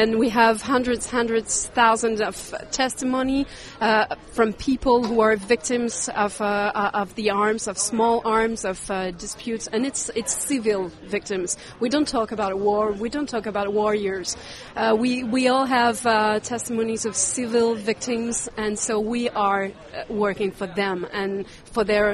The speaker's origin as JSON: {"language": "English", "country": "Canada", "said": "So what we need also, you know, I'm from Canada, for example."}